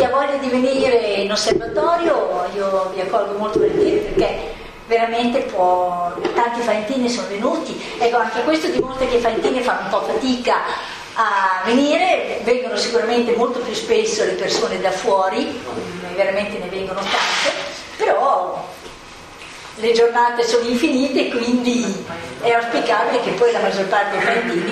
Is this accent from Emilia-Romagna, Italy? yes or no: yes; Bologna, Emilia-Romagna, Italy; now in Faenza, Italy; Io sono di Bologna, io mi sono laureata in fisica a Bologna, poi ho conosciuto mio marito, ho sposato un faentino, sono venuta a abitare a Faenza.